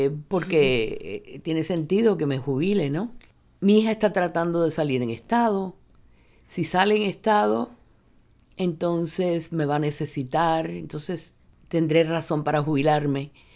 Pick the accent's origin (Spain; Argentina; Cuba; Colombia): Cuba; pero yo soy cubana, yo nací en Cuba.